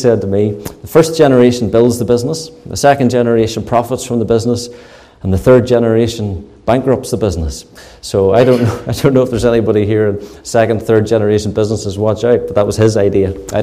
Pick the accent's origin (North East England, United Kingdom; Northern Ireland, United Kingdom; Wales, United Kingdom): Northern Ireland, United Kingdom; Lisburn; the church that I grew up in Lisburn